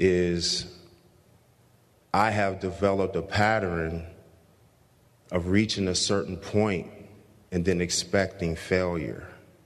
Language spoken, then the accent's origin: English; Indiana, United States; when I was a young 3-year-old boy growing up in Indiana